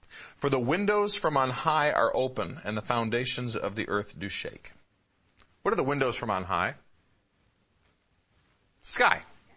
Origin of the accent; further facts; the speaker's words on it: Midwest, United States; I grew up in the Midwest. We have tornadoes in the Midwest.